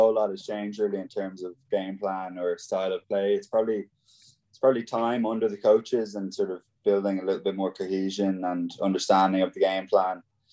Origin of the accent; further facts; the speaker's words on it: Ballinlough, Ireland; I think probably the whole of my hometown in Ballinlough voted for me